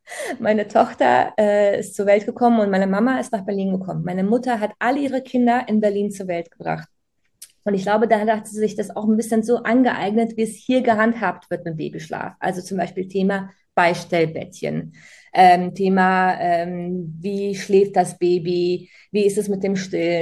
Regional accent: Split-Dalmatia County, Croatia; aus Split. Split ist eine Stadt und ich komme aus der Nähe von Split, aus dem Dorf.

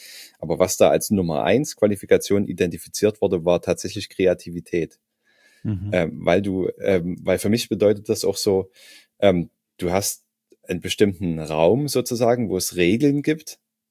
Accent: Saxony, Germany; ich komme ja aus Sachsen, da gibt's überhaupt nichts.

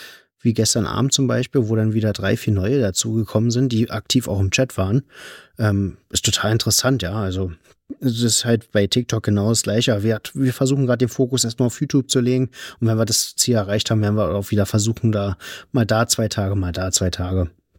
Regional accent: Berlin, Germany; Und wir kommen ja aus Berlin, aus Südost-Berlin. Und da gibt es, ich sag mal, an der Grenze gibt es da so ein kleines Dörfchen, in Anführungszeichen. Das nennt sich Bohnsdorf.

